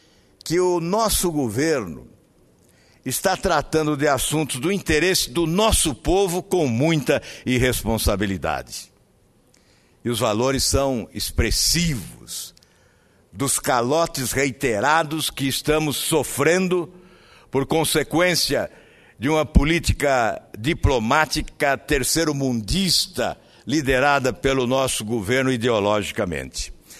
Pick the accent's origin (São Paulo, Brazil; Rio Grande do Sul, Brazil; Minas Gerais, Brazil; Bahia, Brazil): São Paulo, Brazil; born there; now in Paraná, Brazil; também sou paulista, emprestado ao Paraná, tenho o Paraná como terra adotiva, mas nasci no estado de São Paulo.